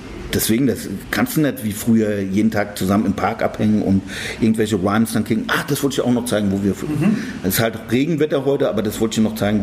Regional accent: Frankfurt, Hesse, Germany; für mich als Frankfurter...

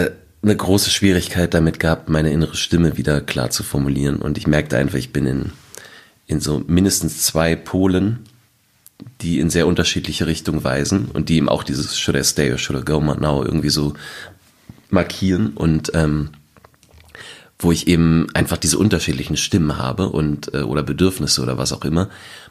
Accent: Berlin, Germany; Ich komme eben aus Berlin

